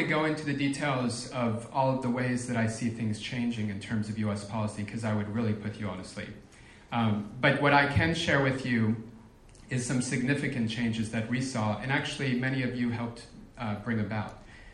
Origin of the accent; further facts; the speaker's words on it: Washington, District of Columbia, United States; I'm from Washington, D.C., that's one of the murder capitals of the United States, live on a street right downtown